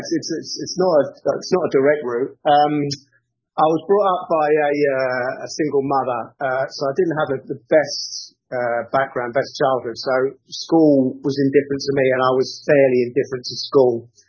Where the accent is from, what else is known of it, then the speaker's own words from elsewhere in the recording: London, United Kingdom; I'm a TV producer by trade. I come from London initially, 58 years old now.